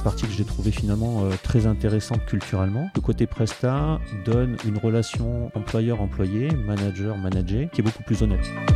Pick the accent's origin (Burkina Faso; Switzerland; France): France; Antibes, Provence-Alpes-Côte d'Azur; je me définis comme un provincial. Je viens du sud de la France, une petite ville qui s'appelle Antibes.